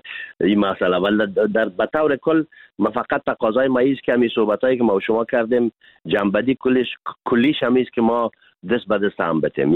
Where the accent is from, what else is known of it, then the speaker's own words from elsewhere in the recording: Afghanistan; به عنوان یک افغان کاملا بی‌طرف